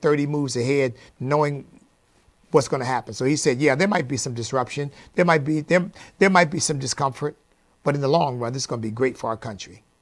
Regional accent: United States; But I don't want to live in Israel. I'm an American.

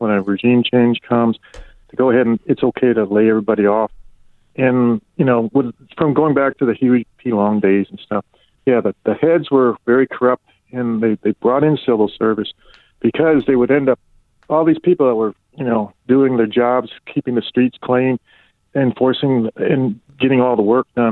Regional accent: Louisiana, United States; I was just going to say that I'm from Louisiana

